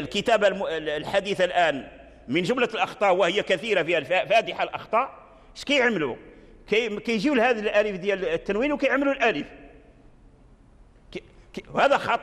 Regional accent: Morocco; من الأئمة والعلماء عندنا في المغرب كذلك لهم تأليف

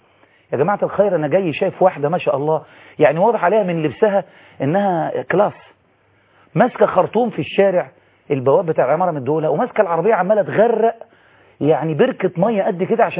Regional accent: Egypt; احنا كمصريين

